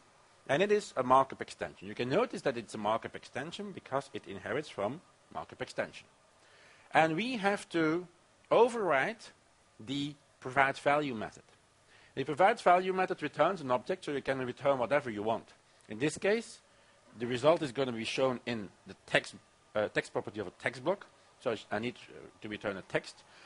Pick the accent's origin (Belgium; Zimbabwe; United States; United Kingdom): Belgium; English is a second language; I'm coming from Belgium, so we don't quite know which language that we have to use. So most applications need to be at least bilingual.